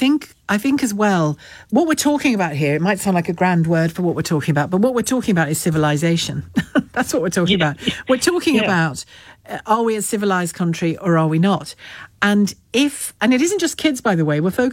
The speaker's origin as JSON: {"language": "English", "town": "Liverpool", "region": "North West England", "country": "United Kingdom", "tie": "born or raised there", "said": "I've got five older brothers growing up in Liverpool in the 70s"}